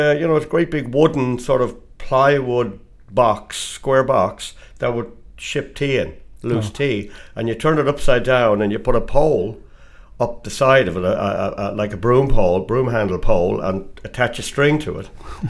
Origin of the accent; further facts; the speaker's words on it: Dublin, Leinster, Ireland; I was born in Dublin back in 1947. Grew up with five siblings.